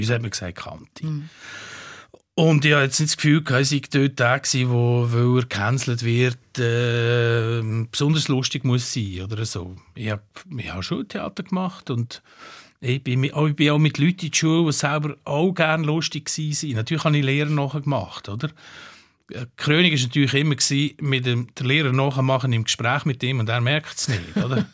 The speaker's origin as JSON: {"language": "German", "country": "Switzerland", "said": "nicht ich als Schweizer, der einen Albaner spielt."}